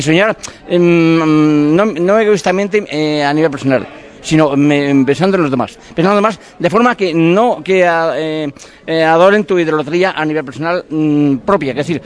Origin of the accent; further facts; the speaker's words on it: Galicia, Spain; cuando hablo del norte, de Galicia, de mi tierra, que es maravillosa